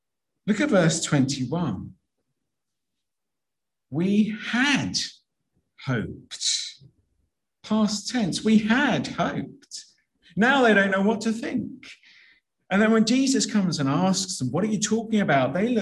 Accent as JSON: {"language": "English", "country": "United Kingdom", "said": "Well, as British people, we love to talk about the weather, don't we? It's our national pastime."}